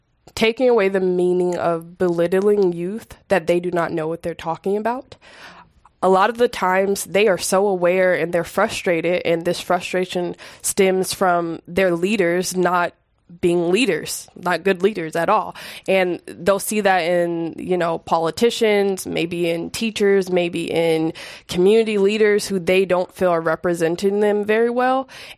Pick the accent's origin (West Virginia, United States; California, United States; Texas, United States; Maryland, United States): California, United States; San Francisco; Honestly, I feel like growing up in San Francisco, I was thankful to go to high school here, and that my parents went to school in San Francisco as well.